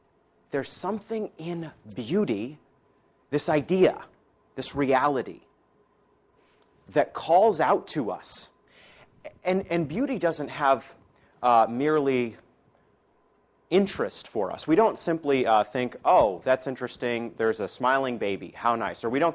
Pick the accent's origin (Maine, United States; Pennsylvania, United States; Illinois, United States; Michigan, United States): Maine, United States; I am from Maine originally. How many people know someone from Maine? Four people. Not including me. So not many, but I am from this place way up north, very cold, called Maine.